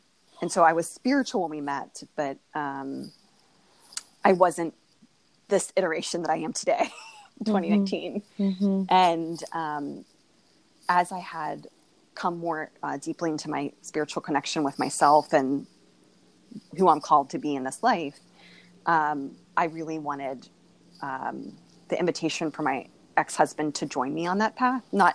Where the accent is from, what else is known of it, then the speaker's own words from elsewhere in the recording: Moon Township, Pennsylvania, United States; also born or lived in Uniontown; now in Silver Spring, United States; In Pennsylvania, I'm from outside of Pittsburgh. Mm-hmm. I was born in Uniontown. Mm-hmm. I grew up in Moon Township, like the moon in the sky.